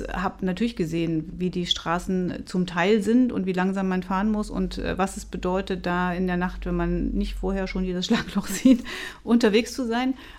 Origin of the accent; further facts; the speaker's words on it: Thuringia, Germany; Ich bin Thüringerin und weiß, wie das ist, wenn mitten durch den Thüringer Wald dann eine Schneise für so eine Leitung gelegt wird.